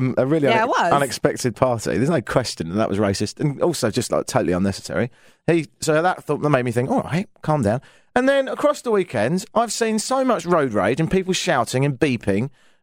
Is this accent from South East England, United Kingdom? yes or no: no; London, United Kingdom; now in Ottawa, Canada; I grew up in London, but I've spent the last 5 years in Ottawa, which is the most annoyingly polite place in the world.